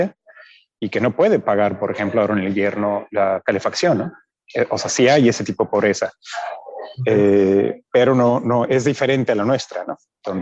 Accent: Mexico City, Mexico; born there; Cuando yo nací en la Ciudad de México

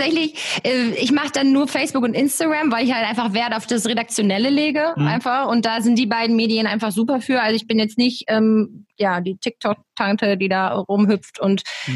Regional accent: Leer, Lower Saxony, Germany; ich komme aus Leer und wohne jetzt hier seit Dezember 2018

